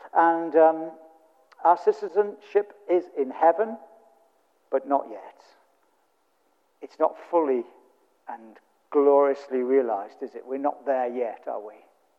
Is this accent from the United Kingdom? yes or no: yes; United Kingdom; I love Great Britain. I love being British.